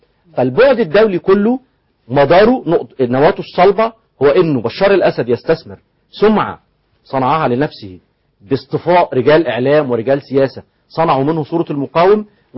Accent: Egypt; احنا عندنا في مصر

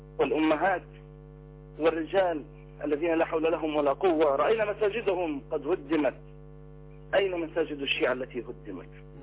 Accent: Egypt; كمصريين عرب

